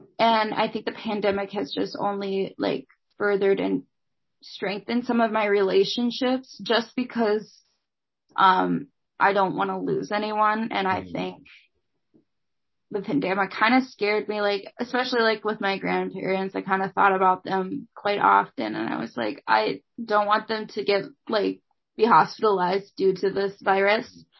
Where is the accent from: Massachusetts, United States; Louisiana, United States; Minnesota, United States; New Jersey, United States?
Minnesota, United States; I thought back home, because I live in, my hometown is in Minnesota.